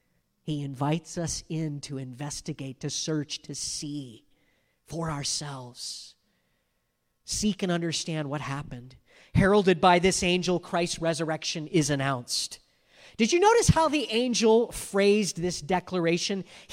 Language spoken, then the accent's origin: English; San Bernardino, California, United States; I'm from the Inland Empire, San Bernardino